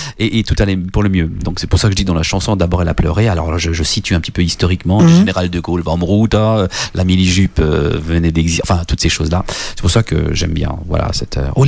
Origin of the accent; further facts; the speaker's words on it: Sarreguemines, Grand Est, France; Moi, je viens de Sarreguemines. Il y a la Sarre. Et on habitait rue des Espagnols